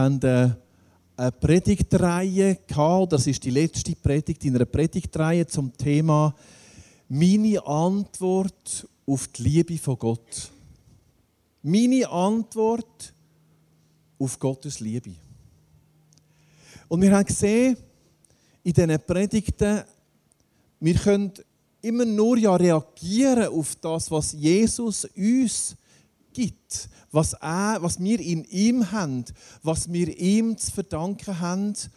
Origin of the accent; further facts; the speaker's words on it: Switzerland; wo stehen wir in unseren Herausforderungen, gerade hier bei uns in der Schweiz.